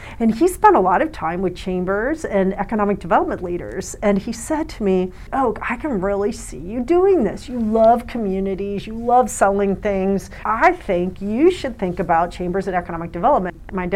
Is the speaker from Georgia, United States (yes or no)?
no; Cincinnati, Ohio, United States; So I grew up in Cincinnati, matriculated over to Indiana. My undergrad is from Indiana University.